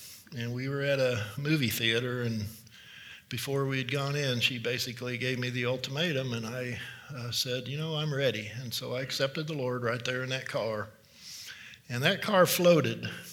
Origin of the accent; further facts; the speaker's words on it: Winfield, Kansas, United States; I was born and raised in Winfield, Kansas. Back in the old days, which was, it wasn't quite a farming community, but my family was from farming communities around central Kansas.